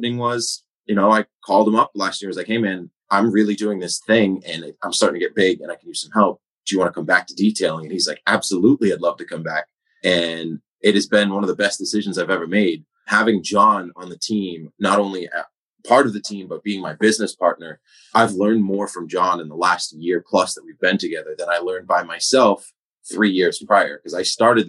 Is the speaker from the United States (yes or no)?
yes; Woonsocket, Rhode Island, United States; So I grew up in Woonsocket, Rhode Island, okay.